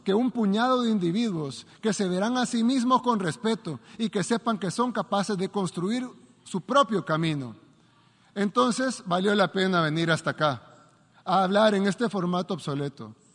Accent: El Salvador; tal vez no solo resonarán en mi país, El Salvador, sino también en otros pueblos del mundo

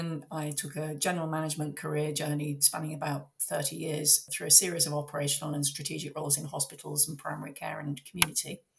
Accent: Midlands, United Kingdom; I'm a 56-year-old woman, so fairly unusual in a tech startup. I grew up in the Midlands in the UK as the youngest child of a family of four

